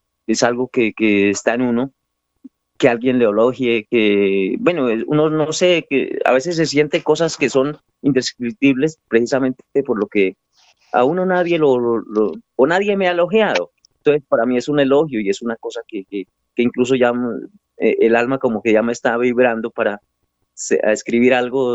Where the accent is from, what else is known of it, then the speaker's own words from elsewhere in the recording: Villeta, Cundinamarca, Colombia; Villeta realmente es mi pueblo, que lo llevo en el alma y es mi sentir.